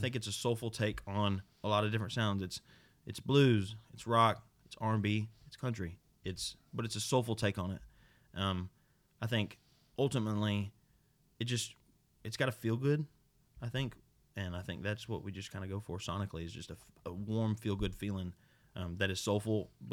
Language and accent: English; Arkansas, United States; I'm from Arkansas. Like, you can't hide that.